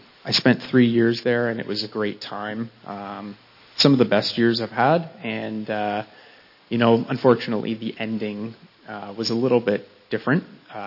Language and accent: English; Uxbridge, Ontario, Canada; I grew up in Uxbridge, Ontario, with my parents and my brother, doing lots of sports and swimming and all sorts of activities.